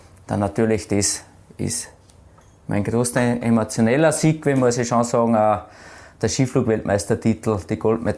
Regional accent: Waldzell, Upper Austria, Austria; bin ja aufgewachsen am Bauernhof in Waldsell mit einem älteren Bruder, einer älteren Schwester.

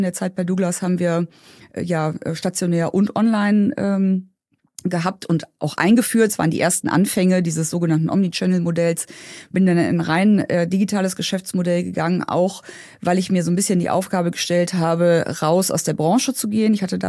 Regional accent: Berlin, Germany; born there; moved away as an adult; Ich bin in Berlin geboren als Einzelkind

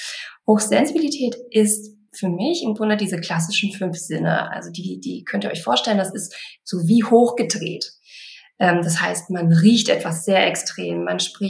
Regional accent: Berlin, Germany; Ich komme aus Berlin. Ich bin 43 Jahre alt

